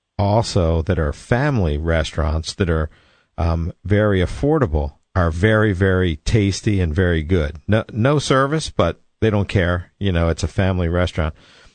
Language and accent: English; United States; Well, I think, you know, being an American